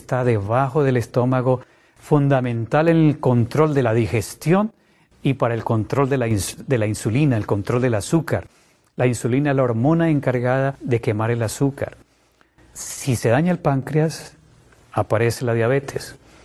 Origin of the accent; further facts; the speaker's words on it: Colombia